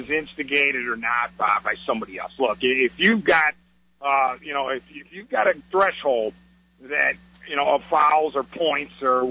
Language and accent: English; Cleveland, Ohio, United States; again, I'm from Cleveland, so people say, oh, you're a homer, you love LeBron.